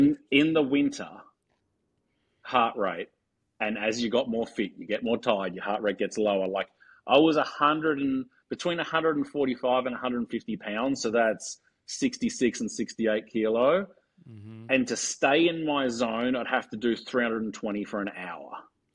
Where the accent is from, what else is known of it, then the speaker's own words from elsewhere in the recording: Australia; Growing up in Australia, guys would be leaving 10 minutes before the leave time just to piss people off.